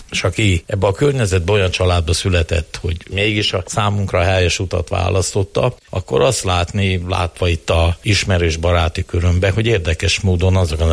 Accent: Felvidék, Slovakia; de állítom felvidéki magyarként, és állítom úgy, hogy már iskolába jártam, hogy az természetes, meg kell tanulni tökéletesen a szlovák állami nyelvet is

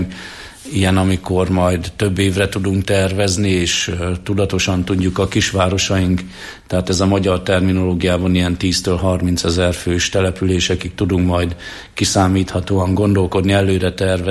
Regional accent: Hungary; hiszen én azért magyar vagyok. Én magyarul publikálok

